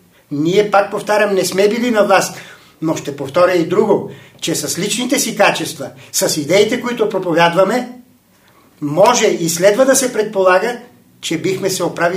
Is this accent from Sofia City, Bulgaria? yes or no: no; Kyustendil, Kyustendil Province, Bulgaria; born there; в листата в родното ми място Кюстендил.